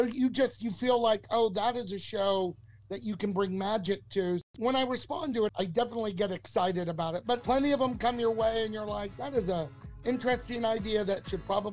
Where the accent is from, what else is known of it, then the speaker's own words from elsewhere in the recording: Texas, United States; I'm a kid from Texas, and I grew up loving...